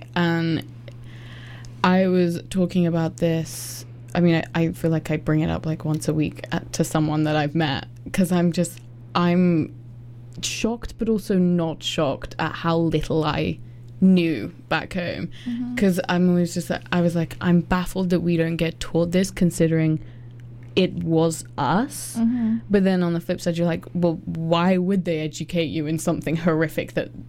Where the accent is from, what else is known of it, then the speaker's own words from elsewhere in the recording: England, United Kingdom; So I'm from England, and in case you couldn't tell by the accent.